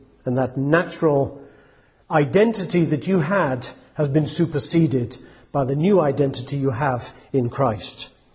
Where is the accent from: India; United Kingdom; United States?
United Kingdom; England; born there; I am born an Englishman, but spiritually speaking, I am a Jew